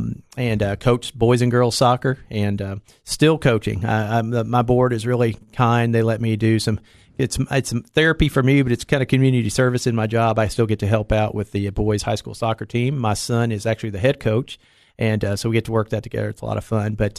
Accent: Northern United States, United States; now in Tennessee, United States; went to Cookeville High School. And, just fell in love with the South. And I tell people all the time I'm from the North, but I feel like I've been rehabilitated. I've been here a long time.

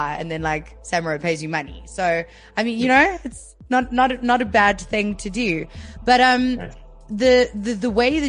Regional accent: Gauteng, South Africa; So growing up on the East Rand, I've grown up between Vosloorus and Brakpan suburbs and not suburbs.

